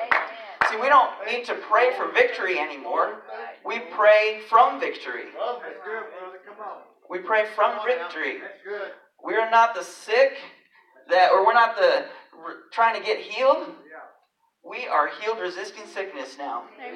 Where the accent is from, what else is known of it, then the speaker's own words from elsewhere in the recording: Nashville, Tennessee, United States; I'm from Nashville, Tennessee.